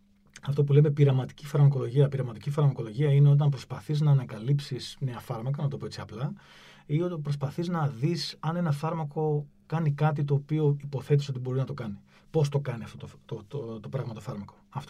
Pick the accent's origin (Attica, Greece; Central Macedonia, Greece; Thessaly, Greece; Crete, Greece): Central Macedonia, Greece; Thessaloniki; γεννήθηκα και μεγάλωσα στην Ελλάδα, στη Θεσσαλονίκη.